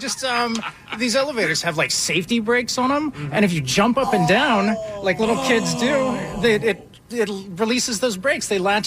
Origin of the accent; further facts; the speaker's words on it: Oregon, United States; I grew up in Oregon, so this is home for me.